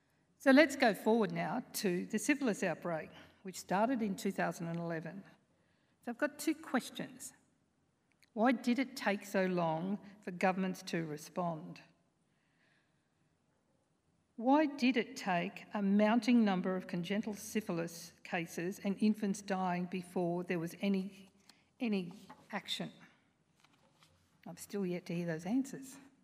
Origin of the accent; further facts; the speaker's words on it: Queensland, Australia; just because I come from North Queensland